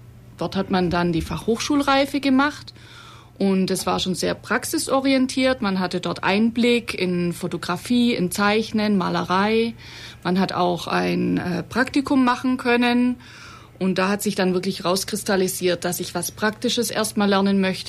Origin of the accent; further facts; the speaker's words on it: Bad Waldsee, Baden-Württemberg, Germany; aufgewachsen bin ich in Bad Waldsee, also hier in Oberschwaben. Und bin dort zur Schule gegangen